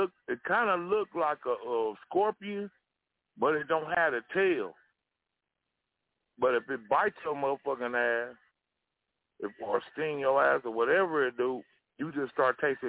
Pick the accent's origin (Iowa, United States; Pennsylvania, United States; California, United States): California, United States; Nigga, I'm from Cali. We don't have that type of shit, my nigga.